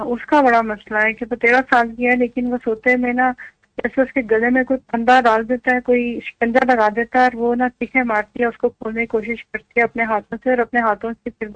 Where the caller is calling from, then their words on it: Botswana; میں بوتسوانا سے بات کر رہی ہوں.